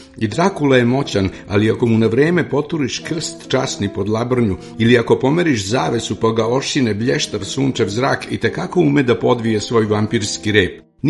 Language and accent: Serbian; Kikinda, Vojvodina, Serbia; zbog kojeg mi je nelagodno što potičem iz Kikinskog distrikta